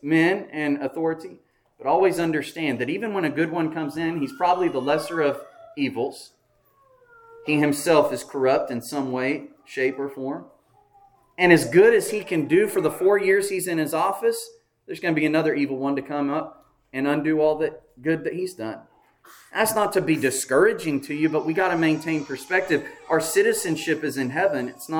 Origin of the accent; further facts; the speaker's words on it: United States; Being an American, we have this idea that we have some kind of right